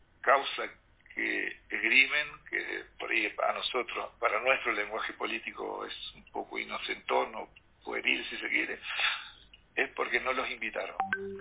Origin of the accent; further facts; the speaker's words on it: Argentina; Yo, como argentino prejuicioso, cansado de que nos vendan a cualquier precio